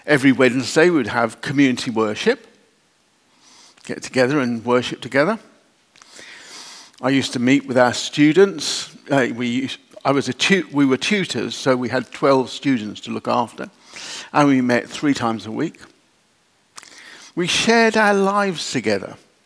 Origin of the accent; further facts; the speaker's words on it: United Kingdom; As British people, sorry, forgive me for those who are not British, we have an obsession with privacy.